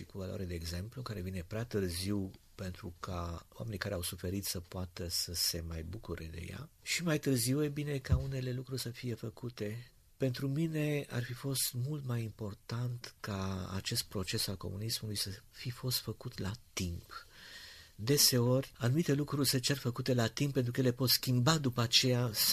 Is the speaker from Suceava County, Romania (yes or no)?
yes; Rădăuți, Suceava County, Romania; băiatul care eram eu atunci de la Rădăuți